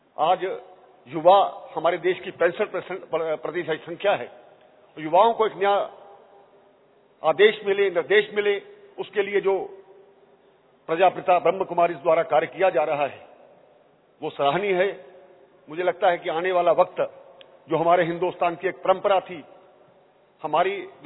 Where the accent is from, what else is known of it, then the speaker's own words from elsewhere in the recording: Jammu and Kashmir, India; मैं कश्मीर से आया हूं।